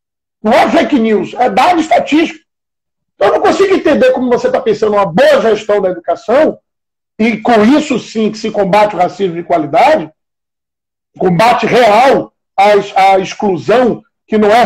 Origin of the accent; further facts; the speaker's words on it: São Luís, Maranhão, Brazil; eu nasci e criado no Largo do Cieiro, na Liberdade, né? De onde eu vim, de onde eu tenho minhas raízes, onde eu me formei enquanto ser humano, enquanto cidadão.